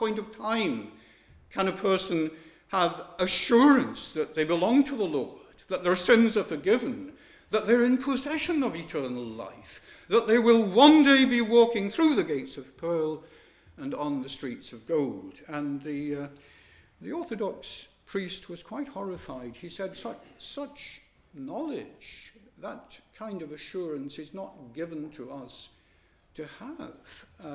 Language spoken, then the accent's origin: English; Yorkshire and the Humber, United Kingdom; My hometown in West Yorkshire